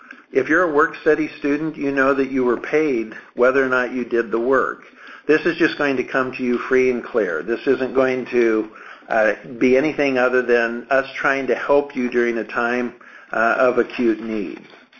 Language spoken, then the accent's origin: English; Oregon, United States; moved away as an adult; Now, I grew up in Western Oregon where it rains all the time, starting around the 1st of October and usually running through Easter.